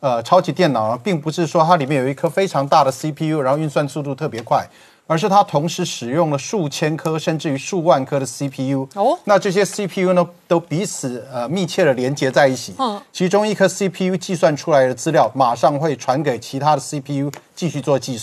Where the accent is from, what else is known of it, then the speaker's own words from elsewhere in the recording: Taiwan; 所以对我们台湾人来说呢，这当然是无法忍受的